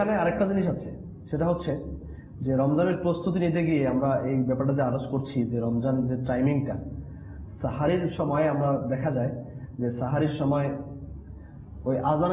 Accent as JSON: {"language": "Bangla", "town": "Barisal", "region": "Barisal Division", "country": "Bangladesh", "tie": "born or raised there", "said": "যেমন আমার বাড়ি বরিশালে সময়সূচি অনেক ডিফারেন্স রয়েছে"}